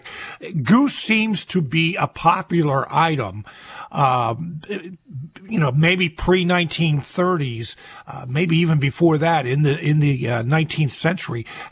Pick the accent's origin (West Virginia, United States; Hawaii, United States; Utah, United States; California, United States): Hawaii, United States; now in Lancaster, United States; Personally, I was born and raised in Hawaii, and I eat turkey with rice instead of mashed potatoes. I am part Asian and Native Hawaiian.